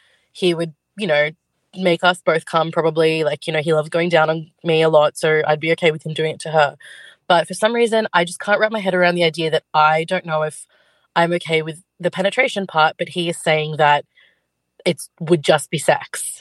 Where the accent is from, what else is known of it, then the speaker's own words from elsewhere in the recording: Sydney, New South Wales, Australia; Recently, my partner and I took a little trip to Melbourne. We're from Sydney.